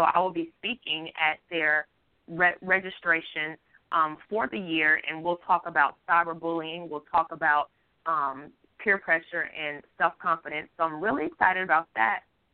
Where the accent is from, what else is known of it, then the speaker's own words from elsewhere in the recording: Mississippi, United States; I'm from Mississippi, and I hosted an event last year for girls 9 through 18